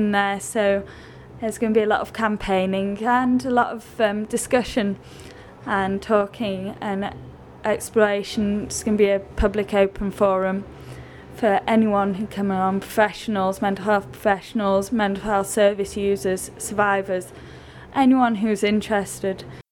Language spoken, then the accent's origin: English; Yorkshire and the Humber, United Kingdom; I'm from West Yorkshire in England.